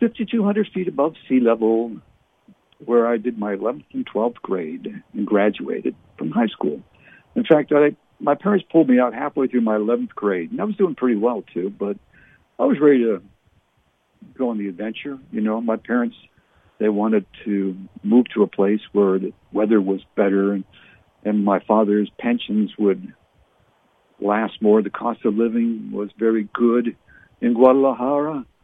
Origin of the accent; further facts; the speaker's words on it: Ottawa, Ontario, Canada; Growing up in Canada, especially in Ottawa, we used to play touch football